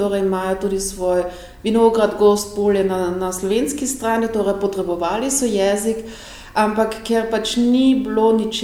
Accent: Styria, Austria; da sem lahko Štajerka, Avstrijka, Slovenka.

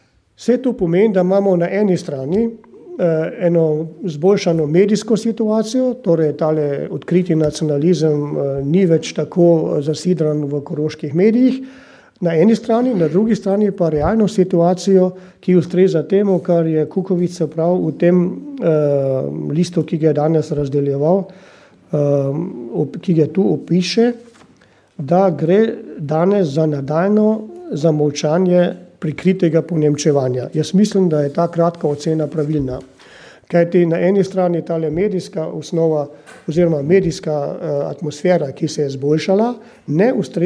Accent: Carinthia, Austria; s katero se imamo kot koroški Slovenci pogajati ali pa štritati

